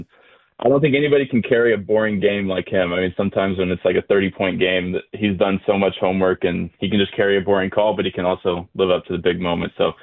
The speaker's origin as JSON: {"language": "English", "town": "Dallas", "region": "Texas", "country": "United States", "tie": "born or raised there", "said": "I think I got to have one local growing up in Dallas, being a local guy"}